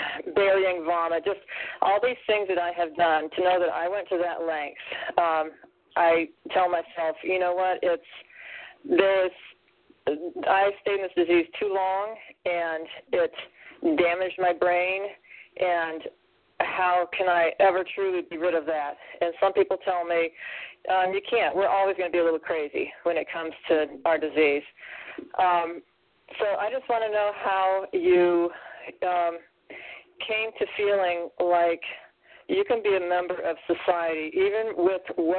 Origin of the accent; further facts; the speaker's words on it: Florida, United States; I'm from Florida.